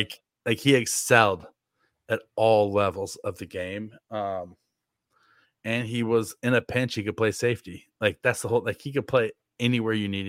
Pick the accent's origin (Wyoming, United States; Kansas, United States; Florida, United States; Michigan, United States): Kansas, United States; born there; a little known fact about me is that I was born on September 4th, 1981 at Shawnee Mission Medical Center.